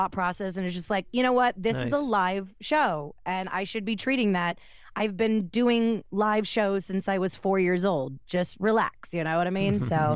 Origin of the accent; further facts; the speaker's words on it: Tampa, Florida, United States; Born and raised in Tampa, Florida. I did move to Orlando right after I graduated college, and I got into the theme park scene.